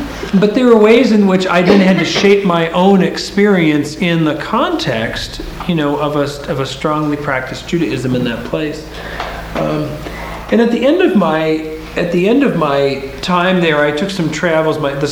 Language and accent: English; Washington, United States; I was a kid from the Puget Sound who thought, oh, artistic community